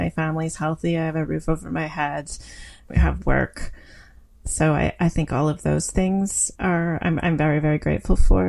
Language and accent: English; Wingham, Ontario, Canada; I've lived in a lot of other places. I grew up in Wingham, Ontario, and I went to the University of Guelph. And then I lived in Sackville, New Brunswick, while I was going to Mount Allison University. And then I lived in Thunder Bay for a while.